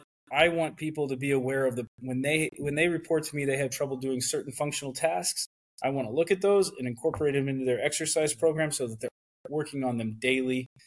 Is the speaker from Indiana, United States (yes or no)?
yes; Indiana, United States; I'm from Indiana and I lived about 45 minutes from the closest town.